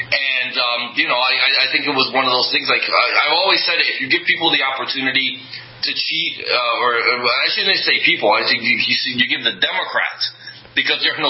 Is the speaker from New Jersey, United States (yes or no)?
yes; Paterson, New Jersey, United States; we had a special election in Patterson, New Jersey, my hometown